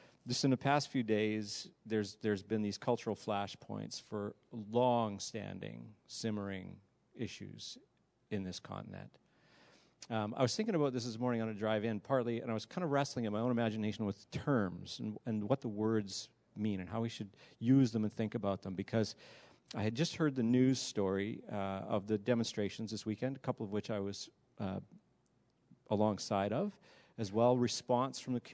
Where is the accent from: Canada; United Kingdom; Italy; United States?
Canada; I think of you and I both as Canadians, but I think of myself as a Canadian